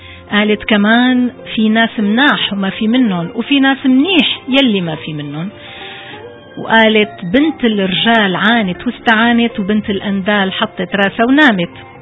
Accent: Syria; حسكاوية وعزة نفسي إدلبية، وما مننسى دير الزور. إذا مشكلتك من وين أنا؟ بحب قلك أنا سورية من شروق الشمس لغروبة.

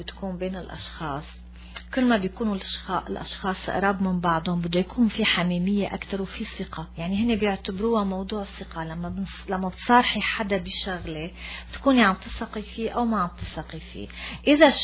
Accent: Damascus, Damascus Governorate, Syria; also born or lived in Golan Heights; أنا من الجولان نازحة لما نزحنا بال67 كنت صف ثالث ابتدائي ففتنا على المدرسة كبرنا بالشام وطلعنا بالشام ودرسنا بالشام

